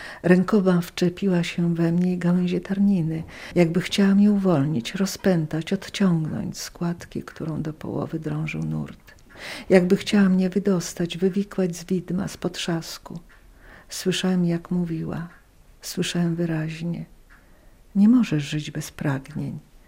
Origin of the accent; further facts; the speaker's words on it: Podlaskie Voivodeship, Poland; Ja pochodzę z takiej dzielnicy, gdzie do mostu na Dolistówce, pochodzę z ulicy Nowowarszawskiej.